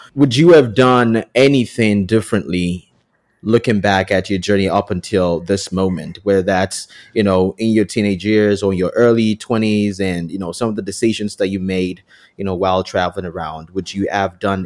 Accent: South Africa; I mean, as a South African, I reckon there isn't a lot of places you can go.

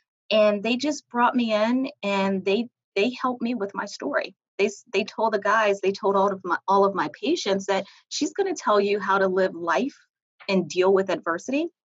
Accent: Richmond, Virginia, United States; I'm from Richmond, Virginia. I am a proud Richmonder. I spent the first 21 years of my life in Richmond. And then I went to school in Petersburg, Virginia.

